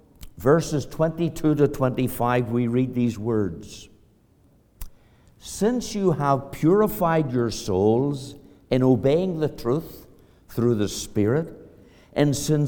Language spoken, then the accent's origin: English; Belfast, Northern Ireland, United Kingdom; moved away as an adult; now in Canada; Back in 1972, when my wife Dorothy and I emigrated to Canada from Belfast, Northern Ireland, and that's the reason I talk so funny.